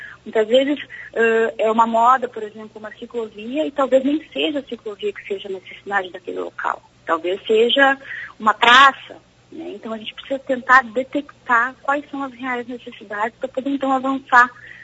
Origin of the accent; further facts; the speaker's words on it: Porto Alegre, Rio Grande do Sul, Brazil; estou me lembrando de uma notícia que eu vi na semana passada numa cidade próxima a Porto Alegre, eu sou de Porto Alegre